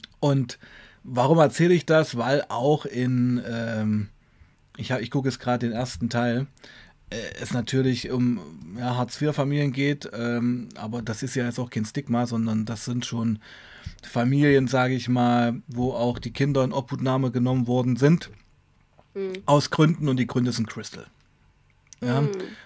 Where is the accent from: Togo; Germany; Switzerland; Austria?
Germany; Weißenfels, Saxony-Anhalt; meine Heimatstadt Weißenfels.